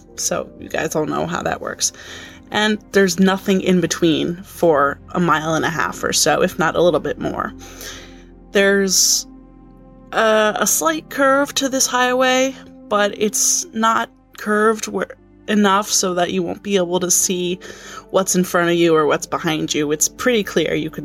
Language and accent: English; Albany, New York, United States; I'm from Albany, New York.